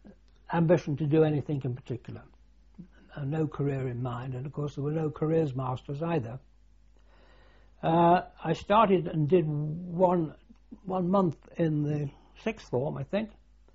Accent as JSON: {"language": "English", "town": "Liverpool", "region": "North West England", "country": "United Kingdom", "said": "I'm a Scouse. I was born in Liverpool, and just round the corner from"}